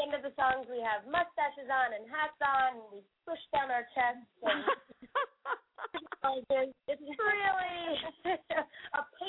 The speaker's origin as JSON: {"language": "English", "town": "Los Angeles", "region": "California", "country": "United States", "also_born_or_lived": "New York", "said": "Yeah, I started, I moved to New York to do theater. It's actually funny, I'm originally from California, the Los Angeles area, and I moved to New York to do theater"}